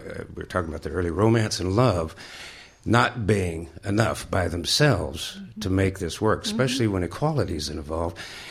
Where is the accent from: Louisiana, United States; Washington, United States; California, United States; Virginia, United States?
California, United States; San Francisco; I'm from San Francisco.